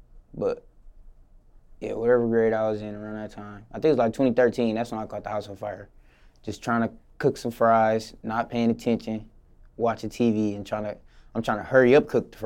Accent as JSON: {"language": "English", "town": "Flint", "region": "Michigan", "country": "United States", "tie": "born or raised there", "said": "Flint. I was born in Flint. And for Flint people, I was born on the north side by Don Donuts."}